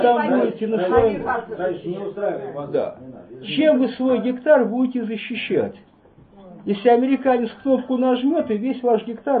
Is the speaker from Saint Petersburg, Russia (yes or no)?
yes; Saint Petersburg, Russia; Я, слава богу, ленинградец в четвертом поколении.